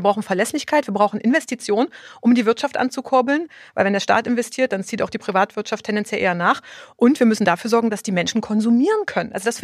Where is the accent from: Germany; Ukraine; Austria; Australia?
Germany; Saxony-Anhalt; das ist jetzt auch gerade da, wo ich herkomme, in Sachsen-Anhalt ein Riesenthema